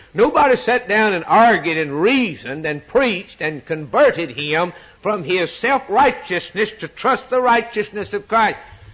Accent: Birmingham, Alabama, United States; Billy Graham went to Birmingham, my hometown.

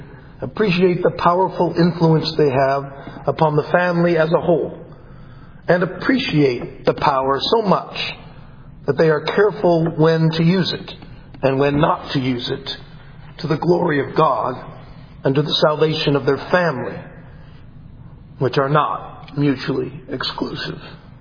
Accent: Washington, United States; born there; Most of you know that I was born in Washington State.

